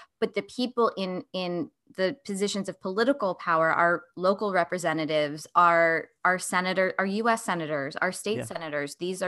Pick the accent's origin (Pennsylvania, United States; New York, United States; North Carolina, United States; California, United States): Pennsylvania, United States; Hershey; I grew up in Hershey, right. And right in the middle